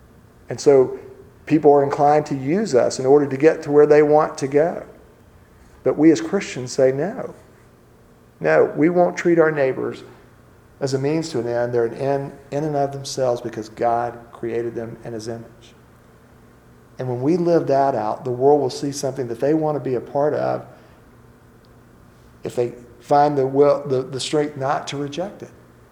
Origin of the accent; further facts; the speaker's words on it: Montgomery, Alabama, United States; I grew up in Montgomery, Alabama.